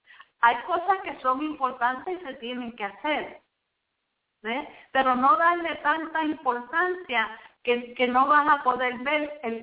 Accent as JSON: {"language": "Spanish", "region": "New York", "country": "United States", "lives_now": "Florida, United States", "said": "Mira, yo vengo de Nueva York, donde ahí hay una mezcla de gente. Y allá en realidad no es ese racismo que hay aquí. Yo estoy en la Florida."}